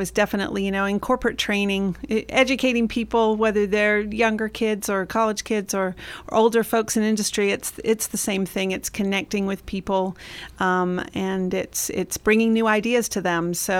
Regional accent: Nottingham, East Midlands, United Kingdom; I grew up in Nottingham, England. Just, you know, for the UK, just a really normal upbringing smack in the middle of the UK.

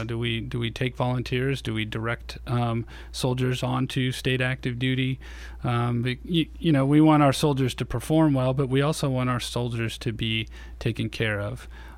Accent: Oregon, United States; So I was only away from Oregon for about 12 months. No. My first deployment overseas to Iraq, I was out of Oregon for 18 months.

